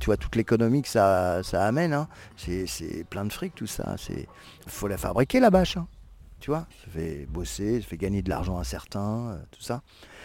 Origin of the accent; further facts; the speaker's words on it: Saint-Nazaire, Pays de la Loire, France; Moi, je viens de Saint-Nazaire, en Loire-Atlantique.